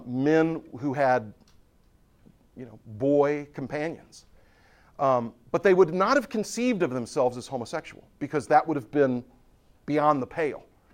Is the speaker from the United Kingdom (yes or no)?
no; Houston, Texas, United States; I was raised in Houston, Texas. I was a high school student in the 1980s.